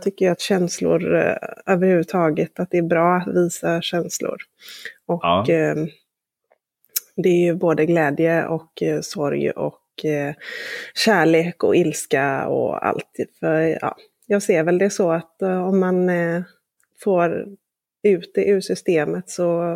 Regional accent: Gothenburg, Västra Götaland County, Sweden; accent: Gothenburg dialect; now in Småland, Sweden; Jag bor här nu, men jag är från Göteborg från början.

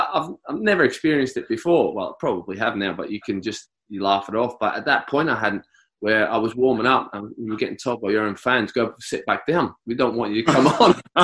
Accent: Australia; growing up in Australia.

